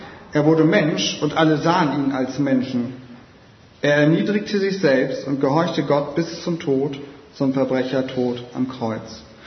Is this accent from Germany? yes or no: yes; Northern Germany, Germany; Und ich komme aus Norddeutschland, aber ganz aus dem Westen.